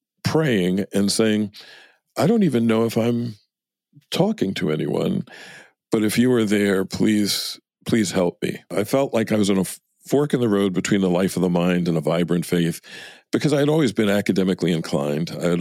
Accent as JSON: {"language": "English", "region": "New York", "country": "United States", "said": "I'm originally from New York."}